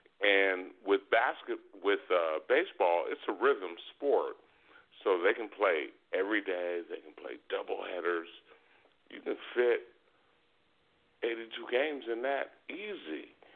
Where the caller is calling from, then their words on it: Georgia, United States; I'm calling from Georgia.